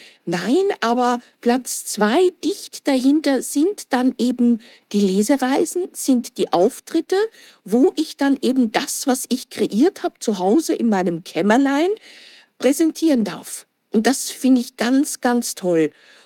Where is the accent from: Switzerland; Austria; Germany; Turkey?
Austria; Ich bin Österreicherin, geboren und aufgewachsen.